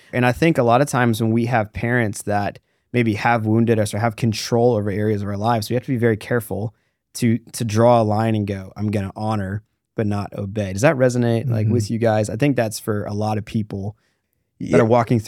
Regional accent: Alaska, United States; I grew up in Alaska.

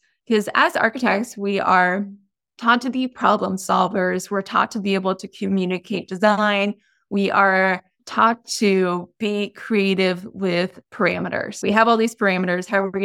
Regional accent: Texas, United States; moved away as an adult; also born or lived in New York; now in Los Angeles, United States; Since I was originally from Texas, after many years, I could not mentally and physically handle the winters there.

